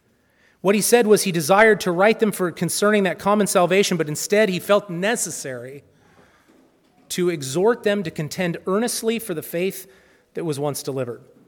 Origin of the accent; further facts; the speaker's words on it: Pacific Northwest, United States; I've never lived anywhere outside of the Northwest. I was born and I was raised in the Northwest.